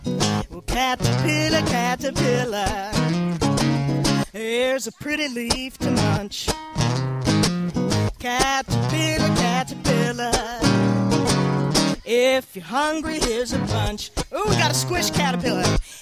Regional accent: California, United States; When I was growing up in California, I had a big, huge vegetable garden with big, fat, fat red juicy tomatoes.

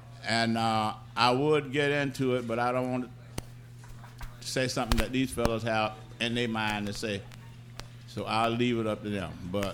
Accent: Plant City, Florida, United States; born there; Went back to Plant City. I was born in Plant City. We left Plant City and went to Live Oak.

